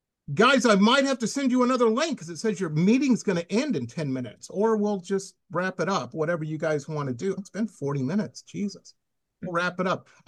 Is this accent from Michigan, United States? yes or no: yes; Detroit, Michigan, United States; I grew up in Detroit. It was a rough town then.